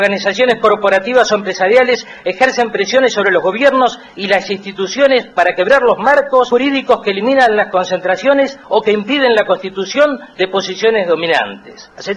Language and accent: Spanish; Argentina; seamos dignos de nosotros como argentinos.